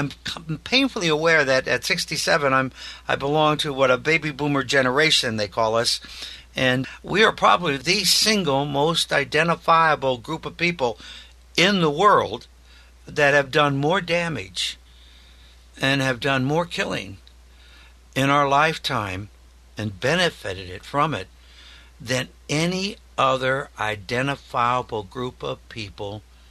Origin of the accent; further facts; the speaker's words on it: Des Moines, Iowa, United States; which was my nickname when we were living together and growing up in Des Moines.